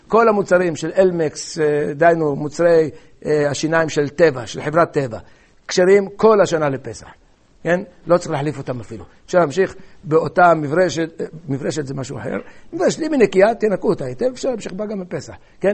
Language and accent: Hebrew; Kiryat Ata, Haifa District, Israel; לא עיר הולדתי אבל עיר ילדותי, שהייתי שם בקריית אתא